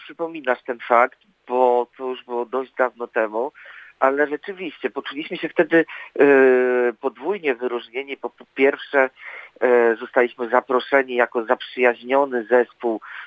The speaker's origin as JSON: {"language": "Polish", "town": "Gdańsk", "region": "Pomeranian Voivodeship", "country": "Poland", "said": "bo ja z Gdańska, a on z Krakowa"}